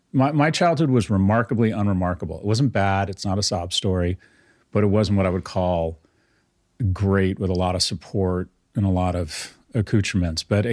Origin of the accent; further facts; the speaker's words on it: California, United States; born there; I was born in California in the 60s, a white heterosexual male, which was like hitting a lottery.